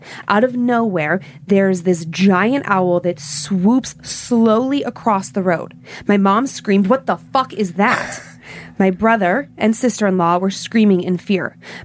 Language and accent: English; Planada, California, United States; now in Atlanta, United States; I'm from Planada, California, and I've been living in Atlanta, Georgia since 2013.